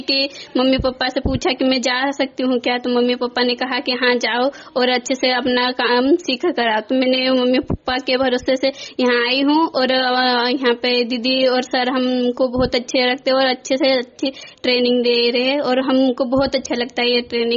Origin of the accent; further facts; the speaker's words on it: Saikheda Khurd, Madhya Pradesh, India; मैं ग्राम साईखेड़ा खुर्द से हूँ